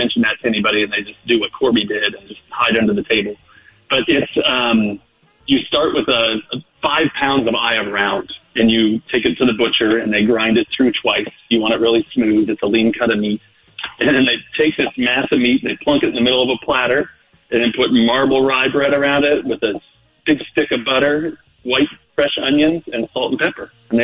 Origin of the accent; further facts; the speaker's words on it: Sheboygan, Wisconsin, United States; But what it is I'm from Sheboygan, Wisconsin.